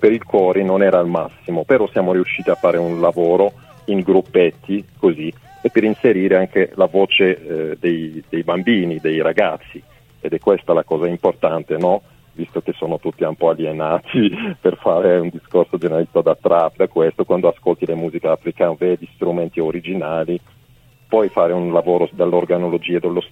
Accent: Bologna, Emilia-Romagna, Italy; in Abruzzo, anche sono bolognese.

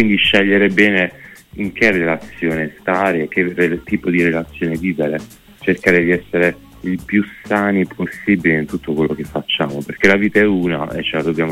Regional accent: Taranto, Apulia, Italy; perché mi sono ritrasferito in Puglia, io sono di Taranto

